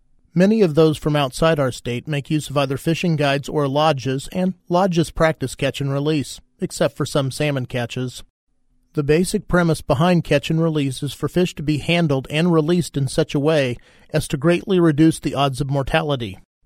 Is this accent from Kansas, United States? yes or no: yes; Kansas, United States; As a young boy growing up in Kansas, the idea of releasing a fish, at least any fish over 5 inches or so in length, was a preposterous notion.